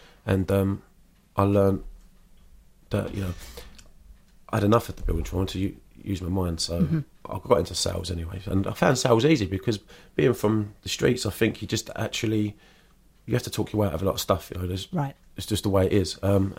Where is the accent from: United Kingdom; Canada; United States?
United Kingdom; Bermondsey, London; I'm from South London, a place called Bermondsey. It's a lower working class area, quite a rough part of the world to grow up.